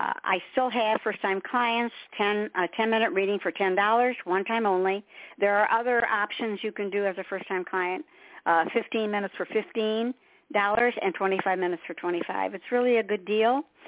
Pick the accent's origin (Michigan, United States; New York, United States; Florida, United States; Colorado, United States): Michigan, United States; Detroit; I'm from Motown, so I've got my rock and roll going here.